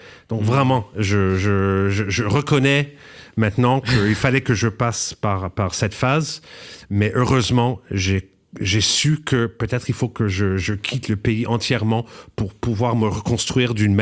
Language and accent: French; Canada; moved away; j'ai quitté le Canada en 98, peut-être aussi pour partir, pour reprendre le force de pouvoir être moi-même. Je me suis dit, j'ai trop de connaissances, je suis trop sensible à ce que les autres pensent de moi ici. En plus, comme c'est la culture dans laquelle j'ai grandi